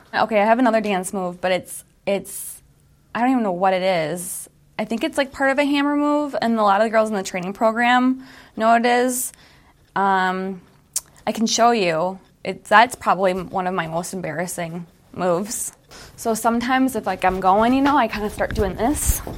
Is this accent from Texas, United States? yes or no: no; Golden Valley, Minnesota, United States; I'm from Golden Valley, and it's my first season on the team.